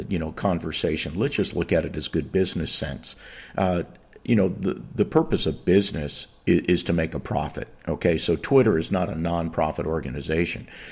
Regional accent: San Francisco, California, United States; having grown up, born and raised in San Francisco, I want to tell you that the Tenderloin is like the slums.

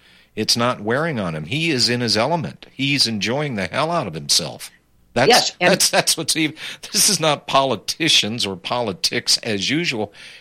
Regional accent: Pennsylvania, United States; And You know, I'm from Pennsylvania. I was born just east of Pittsburgh.

